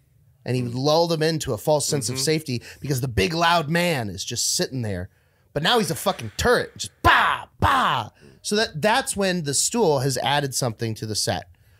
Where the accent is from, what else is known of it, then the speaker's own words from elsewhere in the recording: Texas, United States; also born or lived in California; When I moved out there and I would tell people I'm from Texas, they'd be like, but where were you like born?